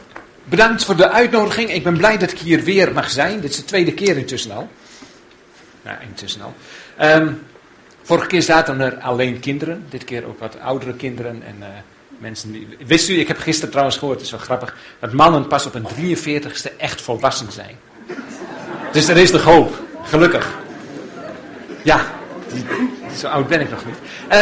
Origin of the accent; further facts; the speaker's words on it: Scharsterbrug, Friesland, Netherlands; ik ben geboren en getogen in Scharsterbrug.